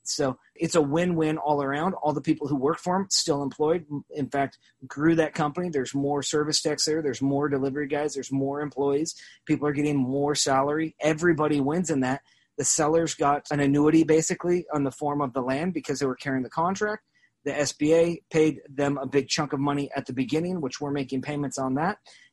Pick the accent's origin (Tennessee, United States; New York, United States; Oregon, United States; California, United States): Oregon, United States; Salem; So, I grew up in Salem, Oregon, and went to public school, didn't have anything really special, did some private school when I was little